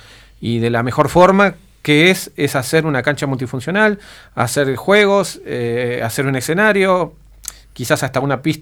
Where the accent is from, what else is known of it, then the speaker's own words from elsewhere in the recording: Montevideo, Uruguay; De Palermo, Barrio Sur.